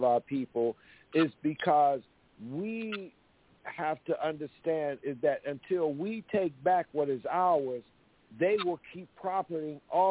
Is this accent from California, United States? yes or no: no; Aberdeen, Mississippi, United States; Yeah, we're from Aberdeen, right across the highway from Egypt, Mississippi.